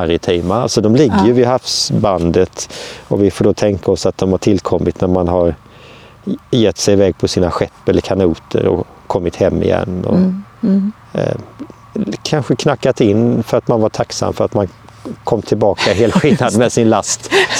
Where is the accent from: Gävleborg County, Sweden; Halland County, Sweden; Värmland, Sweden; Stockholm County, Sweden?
Halland County, Sweden; Ja, nej men jag är ju hallänning så jag menar att det var här det hände då